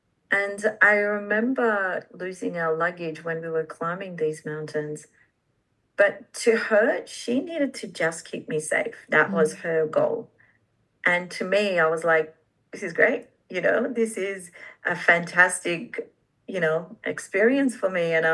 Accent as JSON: {"language": "English", "country": "Iran", "moved": "yes", "lives_now": "Australia", "said": "I'm a refugee from Iran, and we had to escape Iran due to persecution because we are Baha'is, which happened in 1989 is when we settled in Australia."}